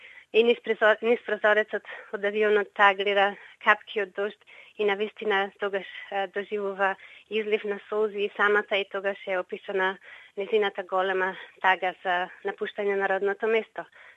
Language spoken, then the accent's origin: Macedonian; Ptichari, Pelagonia, North Macedonia; Јас потекнувам од село Птичари, Битолско.